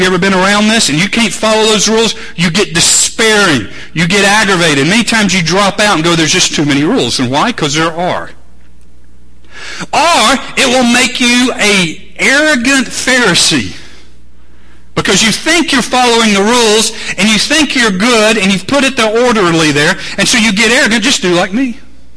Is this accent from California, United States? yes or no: no; Atlanta, Georgia, United States; also born or lived in Augusta; I grew up in Atlanta, went to Augusta for 10 years, been all around the world.